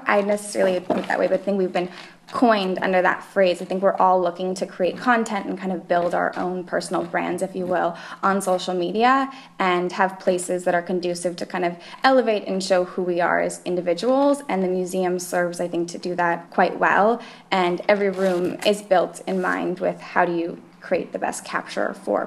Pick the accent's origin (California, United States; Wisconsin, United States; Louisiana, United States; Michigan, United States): California, United States; I grew up in California next to the ocean.